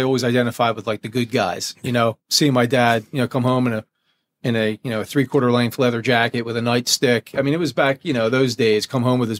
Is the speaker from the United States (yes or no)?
yes; Ventnor, New Jersey, United States; So a little bit more towards Ventnor.